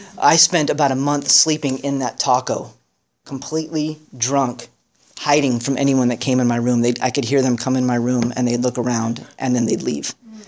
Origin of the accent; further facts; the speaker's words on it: San Jose, California, United States; I finished Cal Poly, and I went back to where I was raised in San Jose.